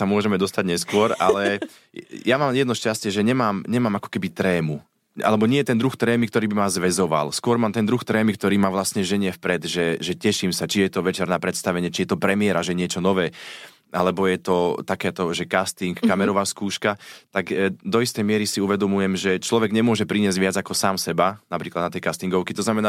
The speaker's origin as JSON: {"language": "Slovak", "town": "Štefanov", "region": "Trnava Region", "country": "Slovakia", "said": "U nás v dedine v Štefanove"}